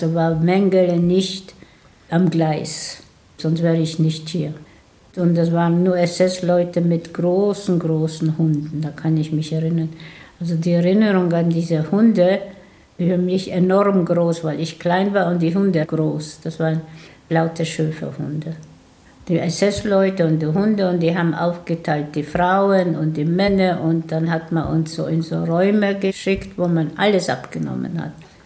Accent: Tomaszów, Poland; born there; Und dann waren wir in Tomaschow, wo ich geboren bin

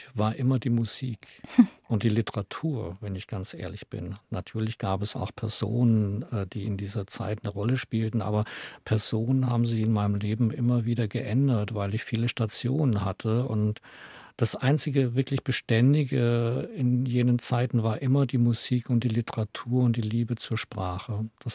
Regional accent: Baden-Württemberg, Germany; da ich in Schwaben aufgewachsen bin auf der Ostalb, bin ich natürlich auch fließend Schwäbisch aufgewachsen. Und die dritte Sprache war für mich Hochdeutsch.

